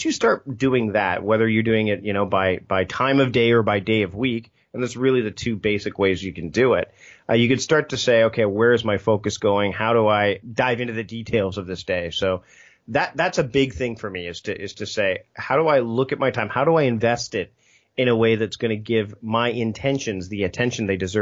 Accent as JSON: {"language": "English", "town": "Hamilton", "region": "Ontario", "country": "Canada", "tie": "born or raised there", "said": "my hometown, Hamilton, Ontario, Canada, which is where I'm from"}